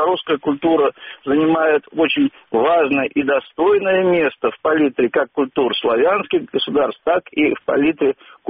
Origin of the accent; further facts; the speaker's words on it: Belarus; Знаете, а белорусы, в принципе, они могут жить в одном подъезде, но даже не знать, что они белорусы. Ну, вот такая наша ментальность, вот такая...